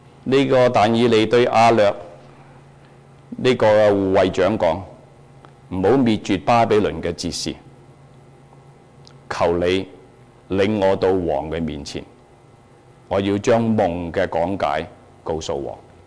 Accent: China; 我系中国人

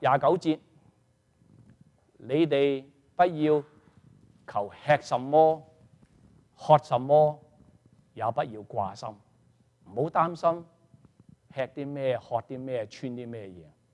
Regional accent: China; 我们中国人又不喜欢，美國人又不喜歡，加拿大人不喜歡

